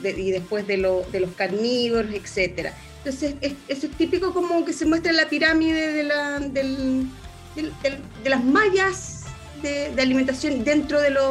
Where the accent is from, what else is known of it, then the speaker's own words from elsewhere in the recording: Talcahuano, Biobío, Chile; Grande Talcahuano, soy de Talcahuano.